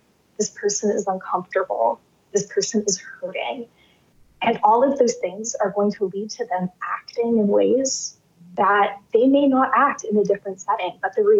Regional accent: Oregon, United States; moved away; I'm from Oregon. So this was my first time living, thousands of miles away from my family and everybody that I knew.

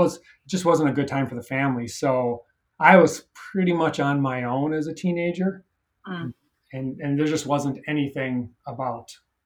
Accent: Milwaukee, Wisconsin, United States; now in Minneapolis, United States; I live in the U.S., Midwest U.S. for all my life. I grew up in Milwaukee and then moved to Minneapolis about 25 years ago with my wife.

